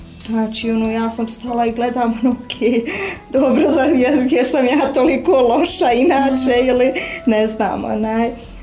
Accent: Vitez, Federation of Bosnia and Herzegovina, Bosnia & Herzegovina; now in Zenica, Bosnia and Herzegovina; Nisam rođena u Zenici, rođena sam u Vitezu gdje sam završila osnovnu školu, a u Zenicu sam se doselila kada sam trebala krenuti u srednju školu

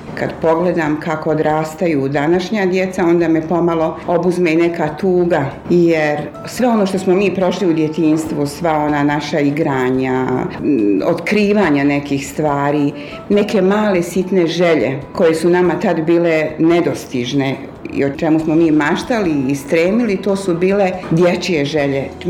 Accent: Zenica, Federation of Bosnia and Herzegovina, Bosnia & Herzegovina; also born or lived in Tuzla / Batajnica; Ja sam rođena u Tuzli, ali sam u Tuzli bila vrlo kratko vrijeme. Poslije toga sam prvi razred završila u Srbiji, u Batajnici, kraj Beograda. A poslije toga sam došla u Zenicu, tu sam završila i osnovnu i srednju školu, kasnije fakultet, tako da eto, Zeničanka sam.

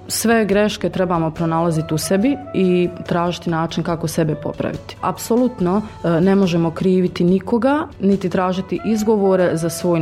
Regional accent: Zavidovići, Zenica-Doboj Canton, Bosnia & Herzegovina; now in Zenica, Bosnia and Herzegovina; ja sam rodom iz Zavidovića, a s obzirom da sam rođena u ratnom periodu, jako puno djece je rođeno zapravo u Zenici, tako da nama zvanično u rodnom listu piše da je rodno mjesto Zenica. A sa porodicom sam u Zavidovićima i evo sad sam sa zaposlenjem zapravo u Zenici.

